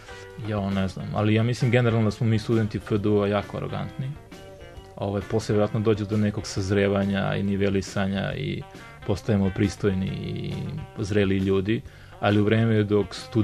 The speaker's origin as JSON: {"language": "Serbian", "town": "Čačak", "region": "Šumadija and Western Serbia", "country": "Serbia", "said": "ja dolazim iz Čačka"}